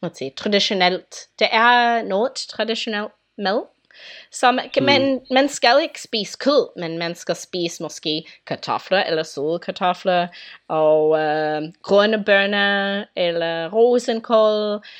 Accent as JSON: {"language": "Danish", "country": "United States", "second_language": "Danish", "said": "Og vi har, som amerikaner, vi har sådan en positivo, optimistic outlook."}